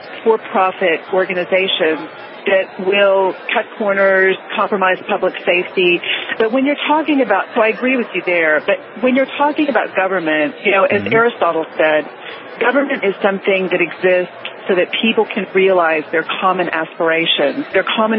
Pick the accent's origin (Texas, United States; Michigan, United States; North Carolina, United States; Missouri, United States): Texas, United States; now in Europe; I am a Texan, native Texan, but I live in Europe, and I know that makes me an evil creature.